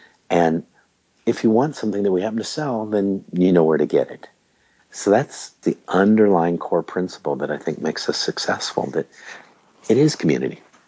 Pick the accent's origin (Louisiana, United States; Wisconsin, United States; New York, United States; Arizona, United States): Arizona, United States; Tucson; Oh, the first Tucson homeboy one.